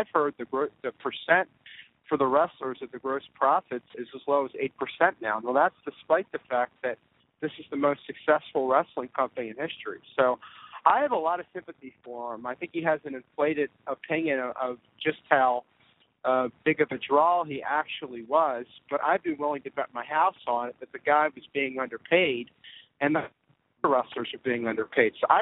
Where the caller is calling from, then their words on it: Pennsylvania, United States; I'm calling from Pennsylvania.